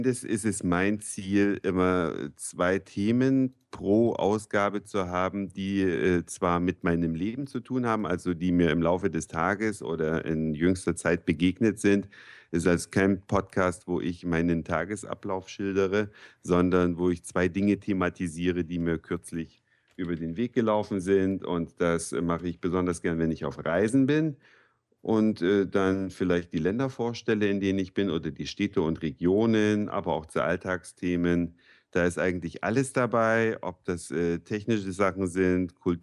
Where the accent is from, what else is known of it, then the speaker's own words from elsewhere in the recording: Saxony, Germany; now in Hamburg, Germany; Und wenn ich dann sage, nein, ich komme aus Sachsen, dann gucke ich immer so in ungläubige Gesichter, weil ich bin eben nicht der Quotensachse in der Lindenstraße, der halt total loswechselt.